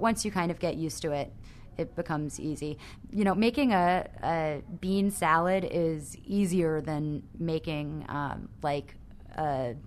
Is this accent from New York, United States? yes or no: yes; New York, United States; I'm from Orange County, New York, and we have an Orange County State Fair